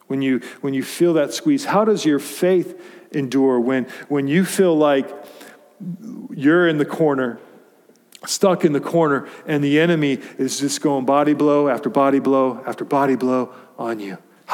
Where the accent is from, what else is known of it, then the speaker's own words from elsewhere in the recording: Colorado, United States; I grew up in Colorado. I'd never been to the Olympic Training Center.